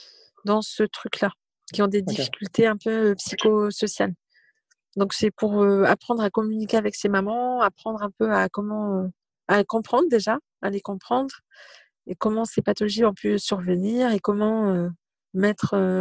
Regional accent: Saint-Dizier, Grand Est, France; je suis née, j'ai grandi à Saint-Dizier, en Haute-Marne

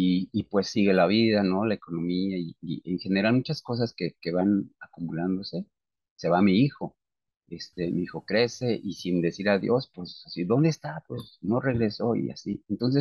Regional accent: Mexico; ¿para qué te cuento si somos mexicanos

